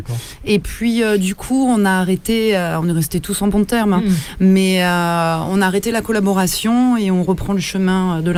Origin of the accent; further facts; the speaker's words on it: France; c'est vrai que on est français, on chante en anglais